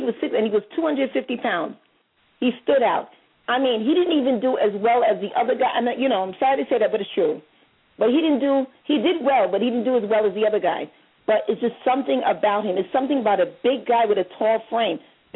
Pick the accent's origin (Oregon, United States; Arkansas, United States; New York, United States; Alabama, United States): New York, United States; That's our New York term. You're from upstate New York. I'm from New York City.